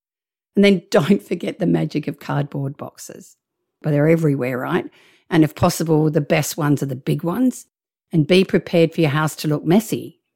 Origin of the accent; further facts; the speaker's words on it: Australia; hang on, I'm Australian. We've got sharks, crocodiles, and all sorts of five-all danger.